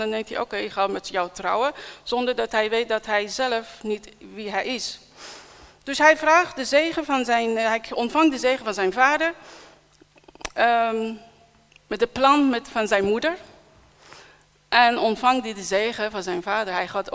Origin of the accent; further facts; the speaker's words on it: Iran; Dutch is a second language; Ik kom natuurlijk uit islam en als ex-moslim hebben wij, als Iraniërs hebben wij diensten.